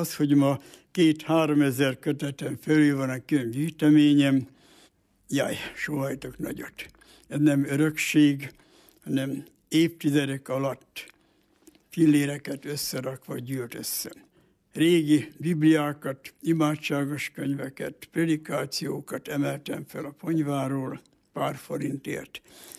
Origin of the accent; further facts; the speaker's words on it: Sajóivánka, Borsod-Abaúj-Zemplén, Hungary; born there; Első kiállításom volt annak idején Sajó Ivánka szülőfalumban, községháza dísztermében.